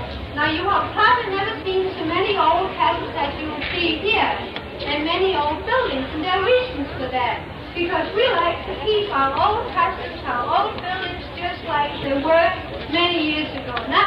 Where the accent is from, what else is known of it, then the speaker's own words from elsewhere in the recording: Denmark; English is a second language; And I'm from Denmark. It is a custom in Denmark to always introduce yourself.